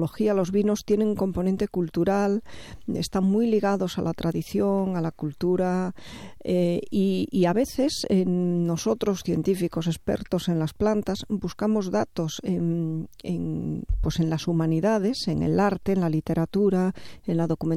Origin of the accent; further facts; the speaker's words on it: Asturias, Spain; porque es de mi tierra, de Asturias